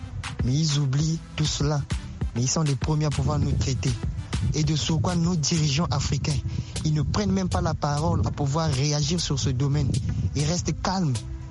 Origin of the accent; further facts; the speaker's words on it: Brazzaville, Republic of the Congo; Je suis congolais de Brazzaville.